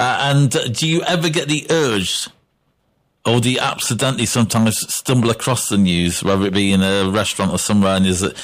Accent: United Kingdom; As British people, we kind of knew what was going on in England.

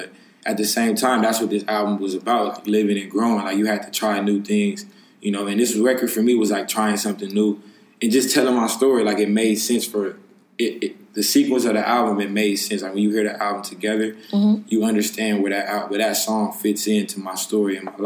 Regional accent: West Coast, United States; You know, we come from two different sides of the world. She's from the Midwest, I'm from the West Coast.

